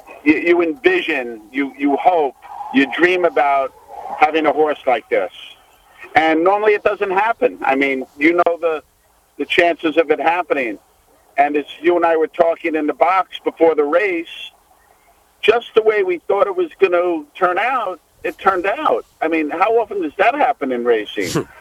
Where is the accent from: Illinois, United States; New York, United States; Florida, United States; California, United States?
New York, United States; Great Neck; I grew up in Great Neck, and he grew up in the town next to me, Port Washington.